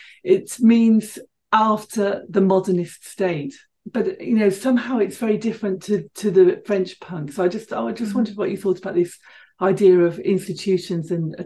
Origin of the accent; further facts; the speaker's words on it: England, United Kingdom; And I'm just going to say mm-hmm. this as an English person, you know, because I think yeah. English punk is very different